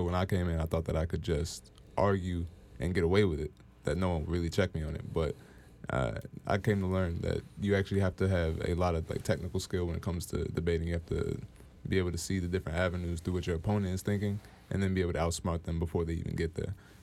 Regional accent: Virginia, United States; also born or lived in Greenville, Mississippi; So I was born in Greenville, Mississippi. And when I was young, my parents moved around here to Northern Virginia at the end of the Silver Line. So I've been living near D.C. for most of my life.

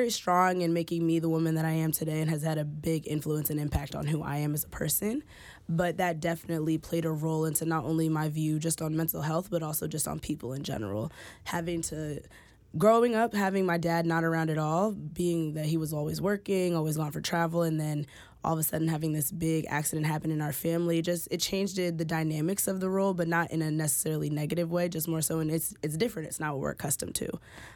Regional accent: Baltimore, Maryland, United States; also born or lived in Princeton, New Jersey / Wisconsin / Toronto; So I'm a senior public relations major from Baltimore, Maryland, by way of Princeton, New Jersey. I was born in Baltimore. I've lived in New Jersey, Wisconsin, Toronto, all over.

